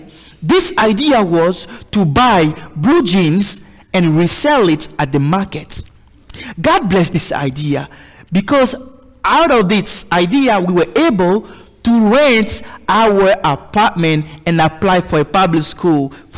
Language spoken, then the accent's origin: English; Côte d’Ivoire; It's a long name because I am originally from West Africa in a country called Cote d'Ivoire.